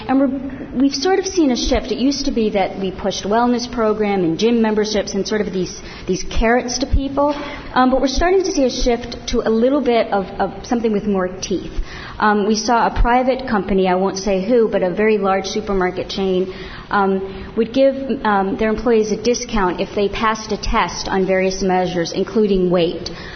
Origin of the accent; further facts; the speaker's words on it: New York, United States; I'm from New York State. I live in New York State. I grew up in New York State.